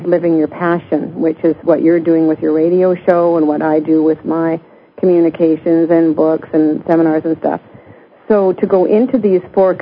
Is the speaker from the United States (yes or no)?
no; Scotland, United Kingdom; born there; I was born actually in Scotland, so I have an EU passport, which is a lovely thing to have as well.